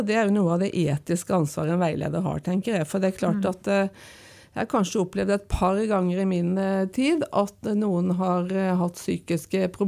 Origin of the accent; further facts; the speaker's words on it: Arendal, Agder, Norway; moved away as an adult; now in Oslo, Norway; Ja, jeg er fra Arendal, for å si det. Det er jeg, der vokste jeg opp. Flyttet til Oslo for å ta sykepleierutdanning, og så ble jeg der.